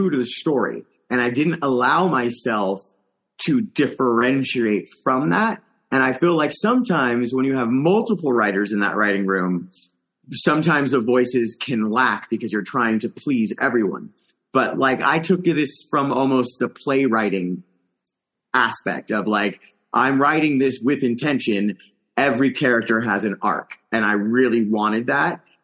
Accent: California, United States; I grew up in the East Bay in California, so San Francisco area.

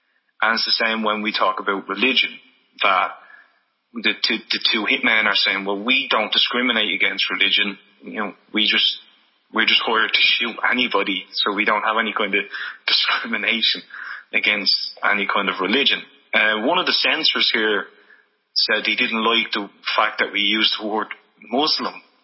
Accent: Ireland; well, you know, we're Irish.

